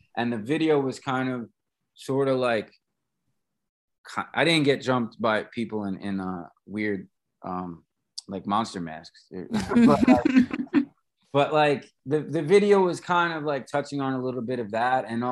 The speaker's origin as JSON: {"language": "English", "town": "Jersey City", "region": "New Jersey", "country": "United States", "said": "we're from Jersey City, but there's really nowhere to play over here. Like people would always confuse us and think that we're from Brooklyn or New York, and we're like, no, we're actually not"}